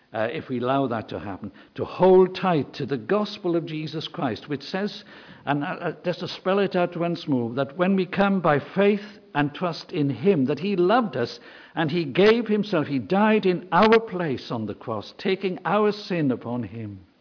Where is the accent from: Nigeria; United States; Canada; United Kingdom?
United Kingdom; Wales; I come from South Wales. I hope you can tell that. And I grew up in a village where there were nine churches